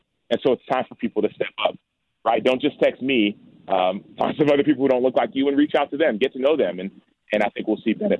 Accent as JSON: {"language": "English", "country": "Nigeria", "tie": "born or raised there", "said": "So I grew up in Nigeria. My parents are from Nigeria"}